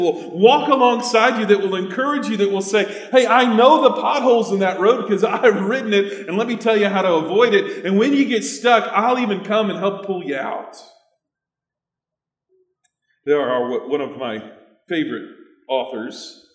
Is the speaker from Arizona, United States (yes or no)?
yes; Phoenix, Arizona, United States; I grew up in Phoenix, and so you can understand that one.